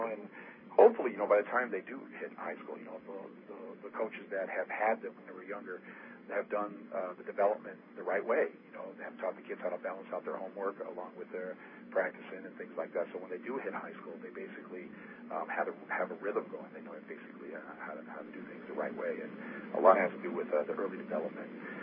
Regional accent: Bolivia; I'm from Bolivia.

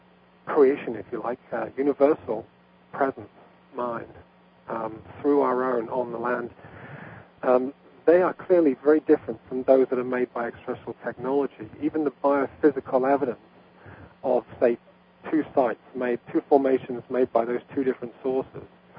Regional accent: England, United Kingdom; I come from England. I've lived in the region where most of these formations have formed

